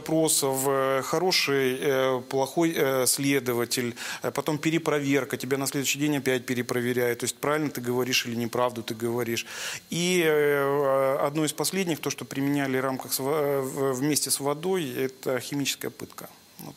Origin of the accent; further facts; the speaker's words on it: Makiivka, Donetsk Oblast, Ukraine; born there; Ну, во-первых, я родился в Макеевке, и это моя родная земля, то есть это моя маленькая родина.